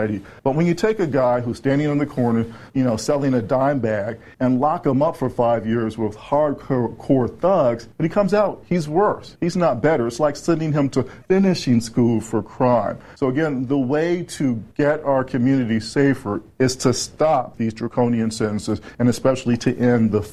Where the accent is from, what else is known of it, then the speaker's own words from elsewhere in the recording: Chicago, Illinois, United States; as a young black kid growing up in Chicago, I knew that the police weren't always my friends.